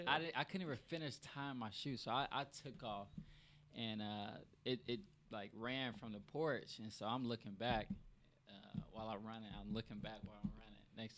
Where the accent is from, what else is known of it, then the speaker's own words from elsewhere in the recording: Houston, Texas, United States; from Houston.